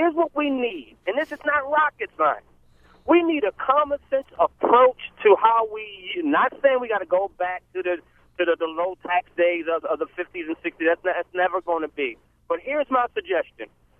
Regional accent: Baltimore, Maryland, United States; Listen, I'm born and raised in Baltimore myself. Been here 50 years.

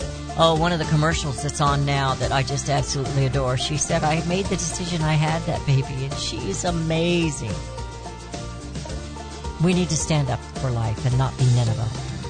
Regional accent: Raytown, Missouri, United States; also born or lived in Jamestown, Missouri; I came from Kansas City, moved down in the middle of my freshman year to Jamestown, Missouri. A little bitty town, only had 200 and some people in it.

